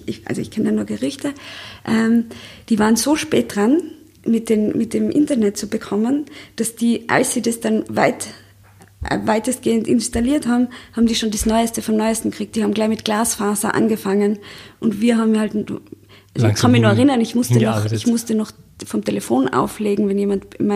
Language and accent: German; Austria; als Österreicherin nach Spanien hinunter arbeiten zu gehen